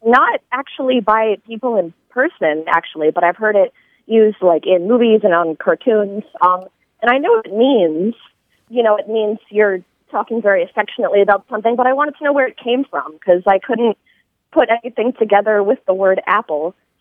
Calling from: Philadelphia, Pennsylvania, United States; I'm calling from Philadelphia.

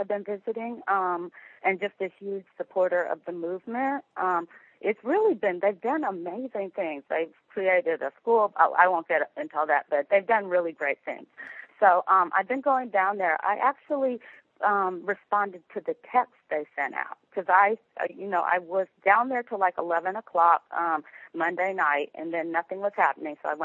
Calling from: Oakland, California, United States; Yeah, I'm calling from Oakland.

